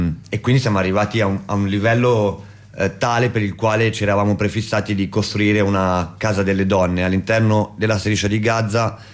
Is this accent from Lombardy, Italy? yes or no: yes; Milan, Lombardy, Italy; vengo appunto da Milano